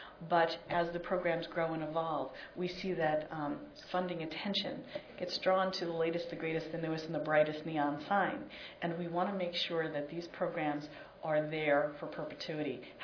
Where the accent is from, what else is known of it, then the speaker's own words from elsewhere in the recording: New Jersey, United States; it happened to be a member from my home state of New Jersey